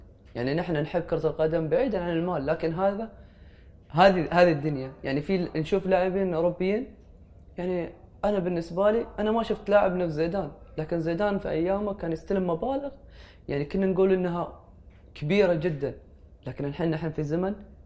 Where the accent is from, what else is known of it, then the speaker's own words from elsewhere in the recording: United Arab Emirates; أنا من أصول يمنية وأنا أفتخر أني أنا من أصول يمنية، لكن الحين أنا أحمل الجواز الإماراتي وأنا إماراتي.